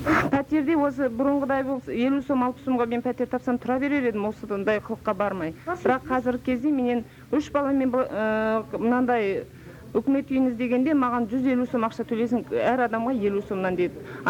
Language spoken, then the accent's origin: Kazakh; Almaty Region, Kazakhstan; осы Алматы облысында туып өскен жерім.